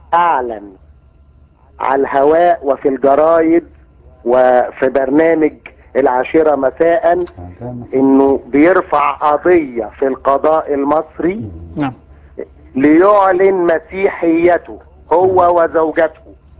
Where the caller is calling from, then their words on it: Cairo, Cairo Governorate, Egypt; من القاهرة يا أبونا.